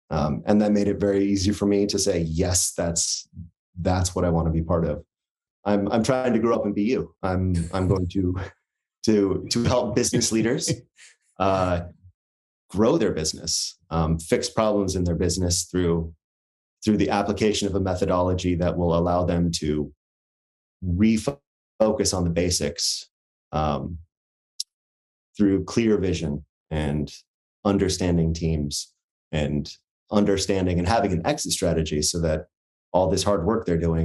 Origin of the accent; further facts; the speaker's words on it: Vermont, United States; I'm from Vermont. It gets cold.